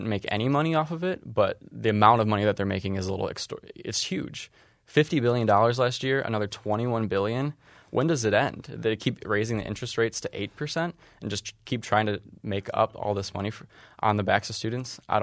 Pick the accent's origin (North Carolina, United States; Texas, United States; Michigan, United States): Michigan, United States; Downriver; I come from Downriver, which has a lot of blue-collar working-class families.